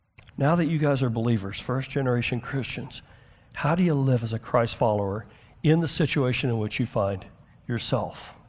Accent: United States; I'm American, man. I want to rebel.

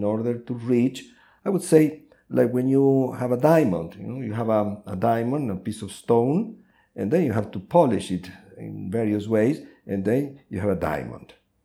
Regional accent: Argentina; English is a second language; also born or lived in London, United Kingdom; When I moved from Argentina to the UK, to London, and I arrived there penniless, with very little English, I was lost.

